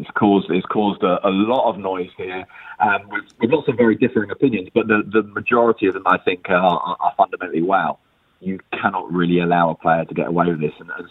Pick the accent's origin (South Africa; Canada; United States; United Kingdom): United Kingdom; England; the fact that I'm English.